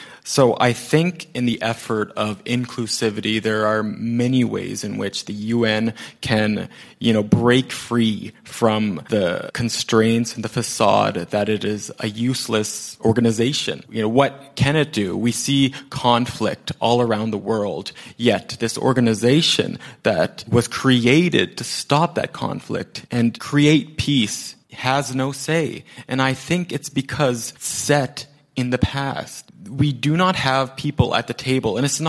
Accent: Canada; that is legal here in Canada. You know, that's something that, as a Canadian, I'm aware of.

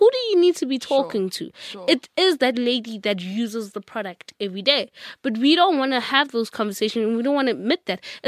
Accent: South Africa; yes, I am South African and I'll be traveling Africa.

